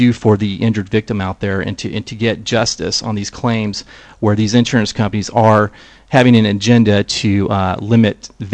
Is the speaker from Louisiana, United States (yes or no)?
yes; Louisiana, United States; Yeah, I'm from Louisiana originally.